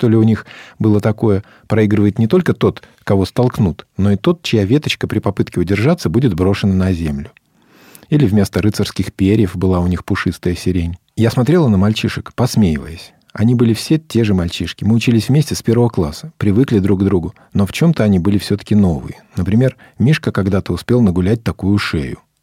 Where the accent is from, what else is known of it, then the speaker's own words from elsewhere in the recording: Crimea, Ukraine; а я из Крыма.